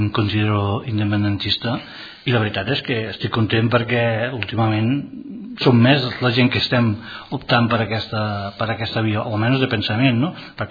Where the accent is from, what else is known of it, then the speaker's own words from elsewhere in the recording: Catalonia, Spain; born there; Jo, que sóc nascut aquí a Catalunya, però que sóc de sang, diguem-ne, andalusa